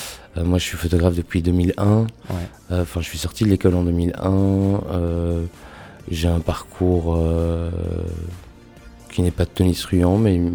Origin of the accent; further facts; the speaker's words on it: Bouffioux, Wallonia, Belgium; Une enfance dans le coin, enfin dans la région. Moi, je suis né à Charleroi, je suis originaire d'ici. J'ai grandi à Bouffioux, elle aussi.